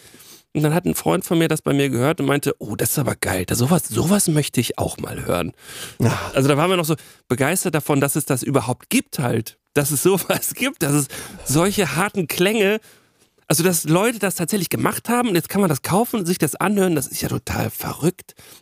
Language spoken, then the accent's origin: German; Waltrop, North Rhine-Westphalia, Germany; in Waltrop, wo ich herkomme